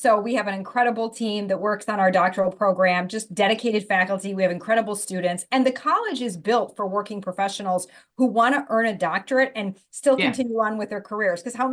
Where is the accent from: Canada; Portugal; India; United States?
United States; Troy, Michigan; I grew up in Troy, Michigan, born and raised here.